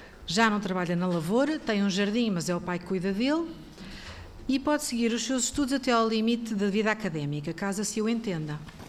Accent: Lisbon, Portugal; eu tenho 49 anos, sou natural de Lisboa

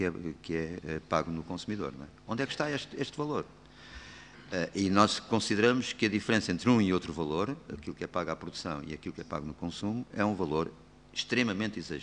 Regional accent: Lisbon, Portugal; pelo menos eu que sou de Lisboa

